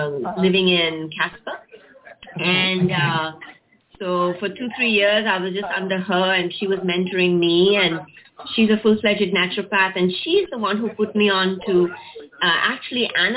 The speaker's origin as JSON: {"language": "English", "country": "Canada", "also_born_or_lived": "Anchorage, United States / India / Singapore", "said": "So I was born in Canada, so I'm actually Canadian."}